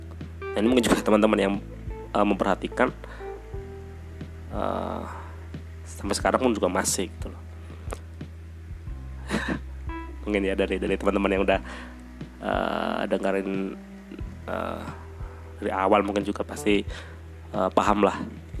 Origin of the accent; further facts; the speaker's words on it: Pemalang, Central Java, Indonesia; Jadi daerah saya itu aslinya namanya Pemalang.